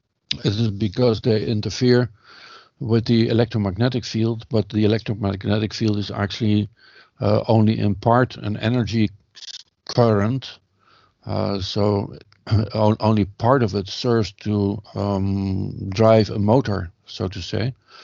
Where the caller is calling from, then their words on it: Netherlands; I'm speaking from the Netherlands now